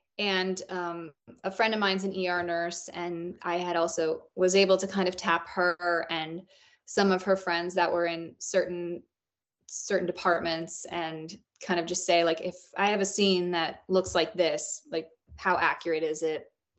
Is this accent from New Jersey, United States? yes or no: yes; New Jersey, United States; I grew up in New Jersey, so I grew up going to the Jersey Shore.